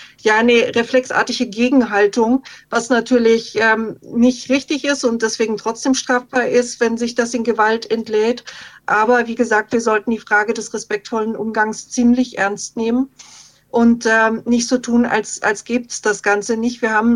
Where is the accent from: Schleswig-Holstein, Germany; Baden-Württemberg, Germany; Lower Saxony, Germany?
Baden-Württemberg, Germany; Stuttgart; wir hatten als Stuttgarter